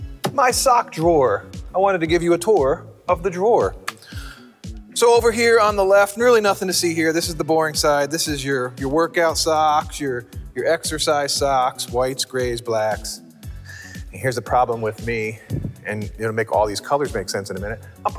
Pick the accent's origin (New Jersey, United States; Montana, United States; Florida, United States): New Jersey, United States; I'm from New Jersey.